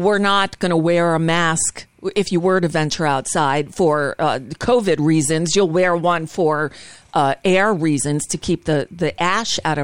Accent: United States; As an American, it's embarrassing.

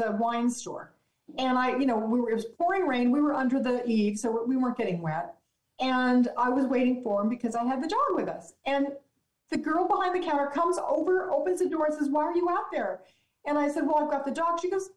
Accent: California, United States; Somebody even said, where are you coming from? And we said, California. And they go, well, no wonder you're leaving.

